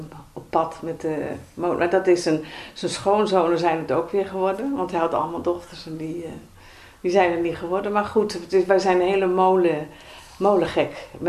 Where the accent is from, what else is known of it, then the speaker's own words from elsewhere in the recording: Hazerswoude-Dorp, South Holland, Netherlands; born there; Ik ben geboren in Hazerswoude-dorp. Mijn vader was schipper.